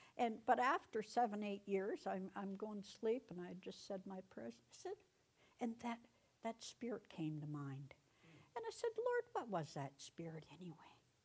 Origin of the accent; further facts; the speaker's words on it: Niagara-on-the-Lake, Ontario, Canada; born there; also born or lived in Cambridge; we moved to Cambridge in 85, and my family, I was born in Niagara-on-the-Lake. My family's still that area, Niagara Falls, Fort Erie, Niagara-on-the-Lake, St. Catharines.